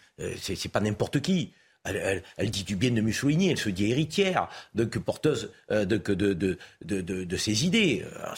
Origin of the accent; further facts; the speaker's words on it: France; chez nous, en France